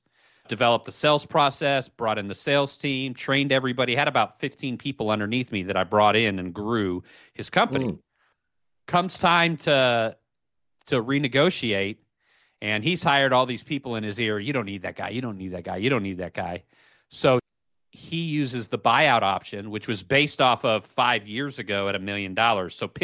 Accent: Quad Cities, United States; This is my hometown. I've moved on. He's back in my hometown, a place called the Quad Cities in Bettendorf and Davenport, Iowa, Rock Island, Moline, Illinois, right on the Mississippi River, south and west of Chicago

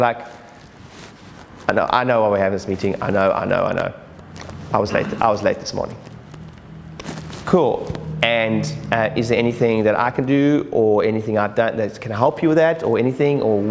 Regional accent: South Africa; also born or lived in United Kingdom; I'm British South African

